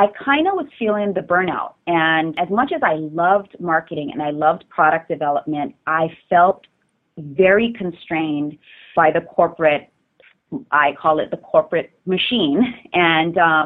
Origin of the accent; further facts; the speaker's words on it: Hawaii, United States; the same values plus ambition that I had growing up in Hawaii. So I cut my ties to the corporate world, hopped on a plane, and came back to Hawaii to raise my two girls.